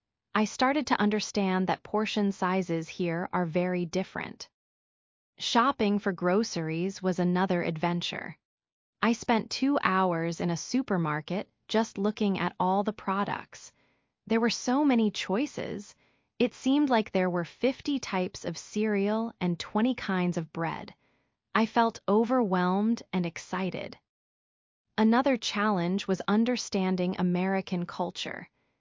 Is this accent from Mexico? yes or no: yes; Puebla, Mexico; English is a second language; moved away as an adult; now in United States; I'm 22 years old, and I grew up in Puebla, a small city near Mexico City.